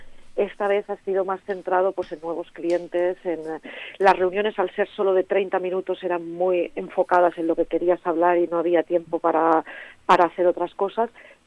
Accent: Spain; A ver, nosotros somos españoles.

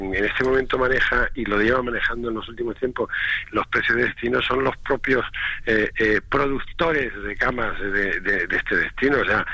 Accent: Canary Islands, Spain; yo soy canario, me siento muy orgulloso de ser canario, y soy agente de viaje y represento a turoperadores.

